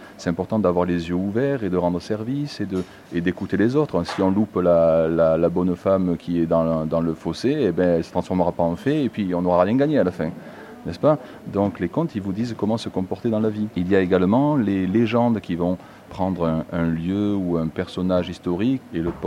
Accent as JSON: {"language": "French", "town": "Marseille", "region": "Provence-Alpes-Côte d'Azur", "country": "France", "said": "je suis rentré sur Marseille, puisque je suis d'origine de Marseille quand même"}